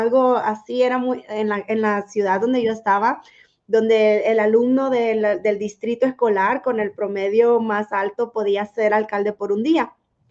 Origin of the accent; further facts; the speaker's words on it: Honduras; Pues yo soy hondureña y entonces estaba en un país que siempre hemos visto la necesidad, ¿verdad?